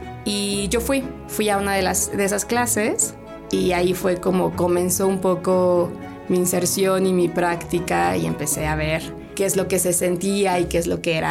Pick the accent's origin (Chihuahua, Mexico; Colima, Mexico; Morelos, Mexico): Morelos, Mexico; Cuernavaca; yo nací aquí en Cuernavaca y he vivido aquí en Cuernavaca durante estos años.